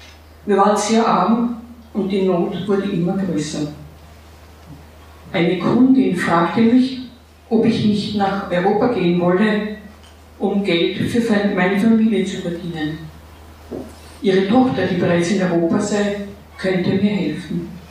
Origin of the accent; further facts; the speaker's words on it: Nigeria; Ich wurde in Nigeria geboren und wuchs gemeinsam mit meiner älteren Schwester dann in einer Mutter auf.